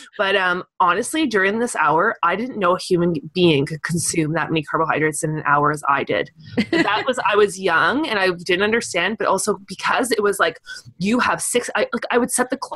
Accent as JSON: {"language": "English", "country": "United Kingdom", "said": "No. You're not like I'm British. I've eaten one."}